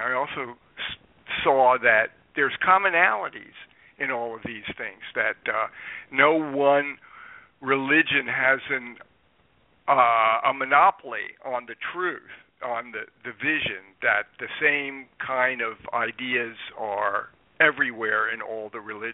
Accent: New Jersey, United States; I was raised in New Jersey.

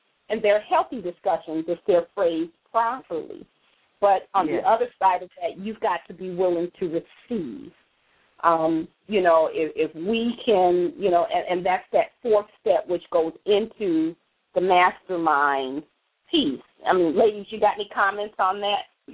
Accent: Milwaukee, Wisconsin, United States; I got a caller from 414. That's my hometown, Milwaukee.

